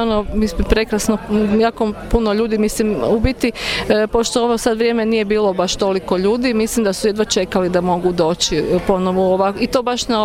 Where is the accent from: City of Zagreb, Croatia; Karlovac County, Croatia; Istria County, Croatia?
City of Zagreb, Croatia; Zagreb; dolazim iz Zagreba